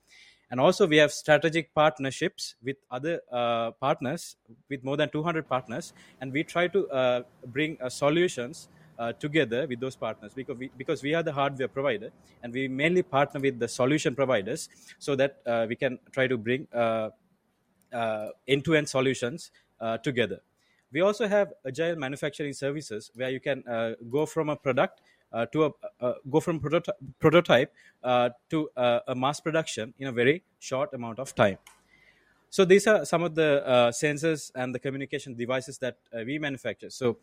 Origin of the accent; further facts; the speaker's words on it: Sri Lanka; also born or lived in China; I'm originally from Sri Lanka in Asia. So I was born here. I went to high school here. And then I moved to China to do my bachelor's.